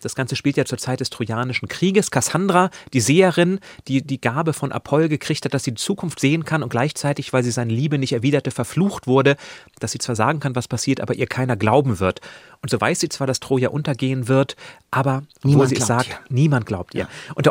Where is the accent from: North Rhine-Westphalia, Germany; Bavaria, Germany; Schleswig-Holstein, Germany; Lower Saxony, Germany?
Schleswig-Holstein, Germany; ich komme aus der Nähe von Lübeck